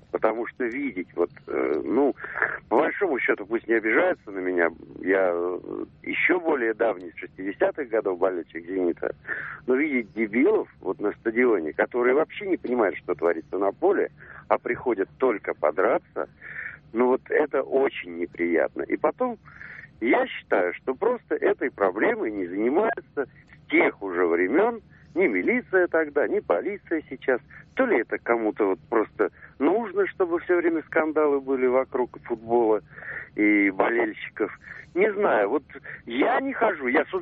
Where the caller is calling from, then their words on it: Saint Petersburg, Russia; Я звоню вам из Петербурга.